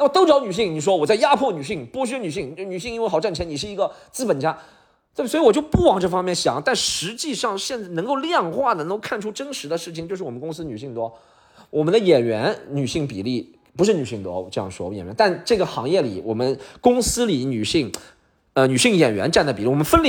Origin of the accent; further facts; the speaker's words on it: Shanghai, China; 以前我们作为上海人还有一个问题会有地域，